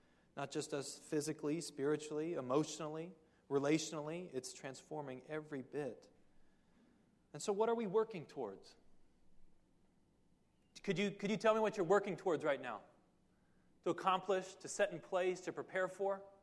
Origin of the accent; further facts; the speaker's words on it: California, United States; I grew up in South Orange County. Our area code was 949.